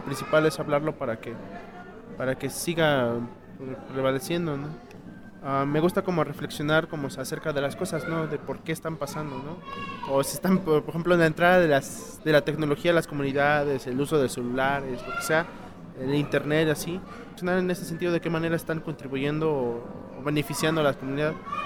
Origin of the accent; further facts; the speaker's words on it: Puebla, Mexico; first language Totonac; Spanish is a second language; soy del estado de Puebla, de la Sierra Norte del mismo estado. Yo hablo el tutunacú, la forma castellana es totonaca.